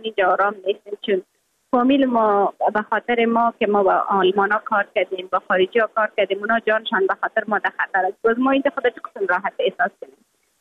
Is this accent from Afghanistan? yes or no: yes; Afghanistan; moved away; من دوباره از خود یک چیز ساخته پس میایم افغانستان